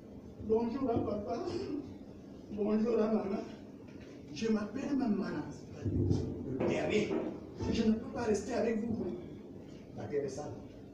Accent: Cameroon; Il est venu chez nous, chez nous, au Cameroun.

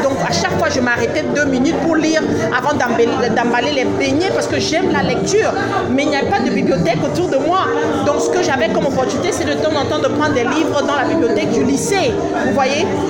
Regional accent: Cameroon; qui parle de mon enfance au Cameroun et de tout ce que j'ai traversé entre abus sexuels, pauvreté extrême

